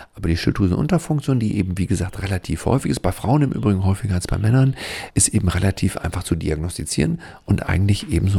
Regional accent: Wilhelmshaven, Lower Saxony, Germany; Ich komme aus Wilhelmshaven, wie Sie wissen, und es fallen mir da so 2-3 gute Weinhändler ein.

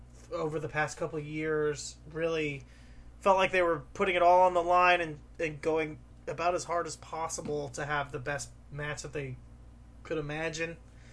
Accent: California, United States; I've been watching Oliver Gray growing up in California in general

